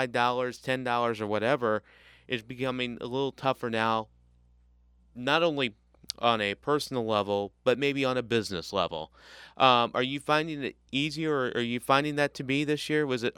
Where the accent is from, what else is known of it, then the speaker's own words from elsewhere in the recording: Staunton, United States; but I'm originally from Staunton.